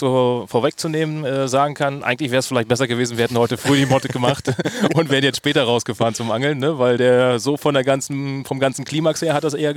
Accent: Brandenburg, Germany; Ich bin Brandenburger, genau.

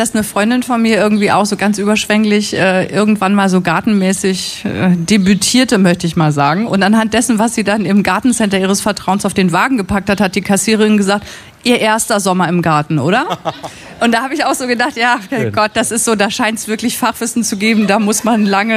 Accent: Münster, North Rhine-Westphalia, Germany; Ich bin ja aus Münster

